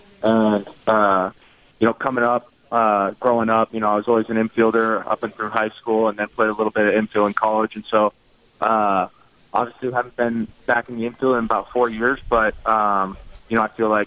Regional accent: California, United States; Yeah, I grew up in California.

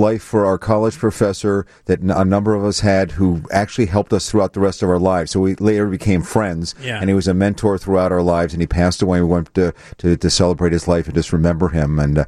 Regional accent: Philadelphia, Pennsylvania, United States; I grew up in Philadelphia with the Boss Jocks.

